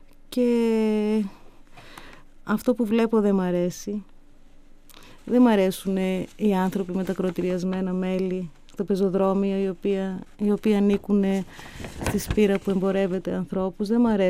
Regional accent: Thessaloniki, Central Macedonia, Greece; εγώ αλλιώς την ήθελα την πόλη μου, αλλιώς την με είχε μάθει.

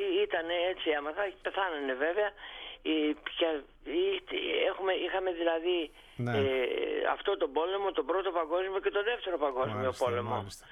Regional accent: Magoula, Peloponnese, Greece; στη Μαγούλα, εκεί εγώ γεννήθηκα, στη Μαγούλα έξω από τη Σπάρτη

